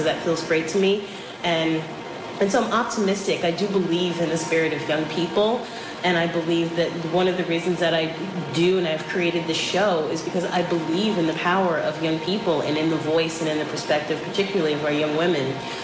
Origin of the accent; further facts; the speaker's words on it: Bronx, New York, United States; also born or lived in Manhattan; I grew up in the Bronx. I was born in Manhattan. I grew up in the Bronx, and it was so important for me to be able to go back to communities that I, you know, that I'm familiar